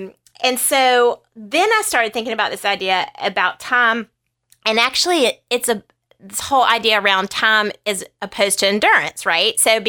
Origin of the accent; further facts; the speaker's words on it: Southern United States, United States; accent: Southern; I'm never going to pronounce this right because my Southern accent's going to kill it